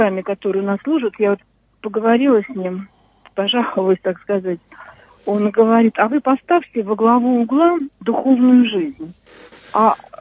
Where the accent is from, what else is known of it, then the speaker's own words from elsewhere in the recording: Moscow Oblast, Russia; Я из Подмосковья.